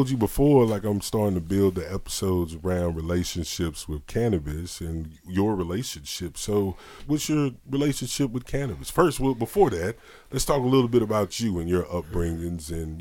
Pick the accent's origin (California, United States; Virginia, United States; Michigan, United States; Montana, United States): Virginia, United States; Martinsville; I'm from Martinsville. Uh-huh. It's Martinsville Speedway. You know what I'm saying? A lot of people know where I'm from because of the speedway, the turn and ridgeway.